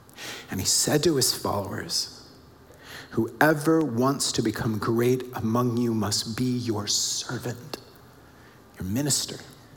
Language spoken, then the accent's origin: English; United States; I grew up in the United States, obviously, and have four grandparents that were all from Oklahoma, and one was from Tennessee.